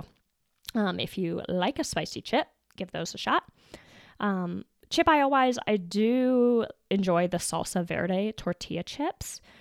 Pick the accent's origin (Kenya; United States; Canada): Canada; I mean, come on, I'm Canadian.